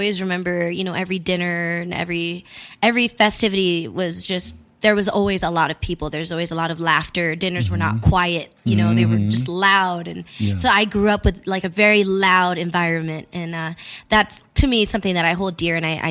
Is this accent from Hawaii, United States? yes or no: yes; Hawaii, United States; also born or lived in Philippines / Italy; now in San Diego, United States; Yeah, I'm based in San Diego with my band, and I'm originally from Hawaii, Oahu.